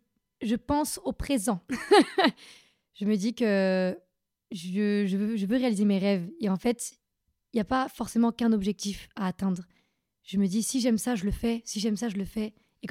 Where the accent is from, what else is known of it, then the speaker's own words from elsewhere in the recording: Lyon, Auvergne-Rhône-Alpes, France; born there; Alors, je suis née à Lyon. Je suis une Lyonnaise.